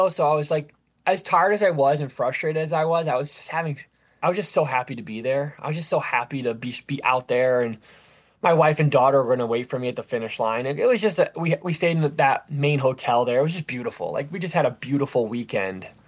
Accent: Vermont, United States; I still want to say the toughest race from start to finish was in my home state of Vermont at Killington Mountain, a 50K

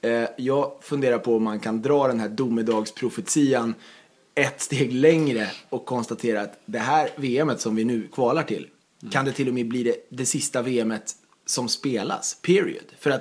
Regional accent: Sweden; Det som svensk som är van vid det här att man beger sig ut till sjöss för att kunna köpa alkohol

